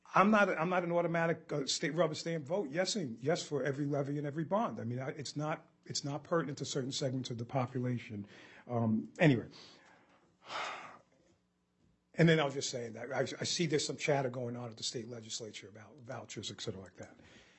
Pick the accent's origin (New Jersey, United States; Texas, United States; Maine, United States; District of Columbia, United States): New Jersey, United States; I came from New Jersey, which is a very high school district, very high taxation district.